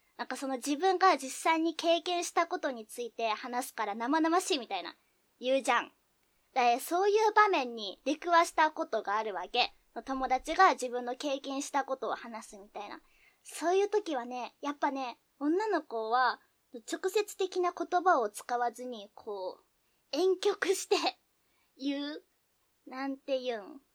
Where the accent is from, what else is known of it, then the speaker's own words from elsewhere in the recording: Shizuoka, Japan; あのね、私もともと静岡出身で、高校までずーっと静岡で生まれ育ってきたわけ。でね、静岡ってね、標準語なわけ、ほぼほぼ。